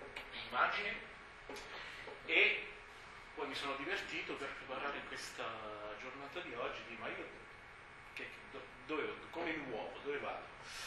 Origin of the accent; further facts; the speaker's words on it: Umbria, Italy; moved away as an adult; also born or lived in Basilicata; now in Rouen, France; Vengo in realtà dalla Basilicata in Italia, poi sono stato dall'età di 10 anni, ho sempre vissuto in Umbria, tra Assisi e Perugia, e da un po' di tempo, da 7 anni ormai, lavoro in Francia.